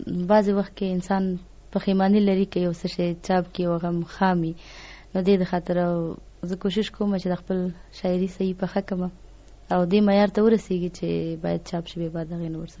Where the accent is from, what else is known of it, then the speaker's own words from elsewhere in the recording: Nangarhar, Afghanistan; موږ د ننګرهار څخه تعلق لرو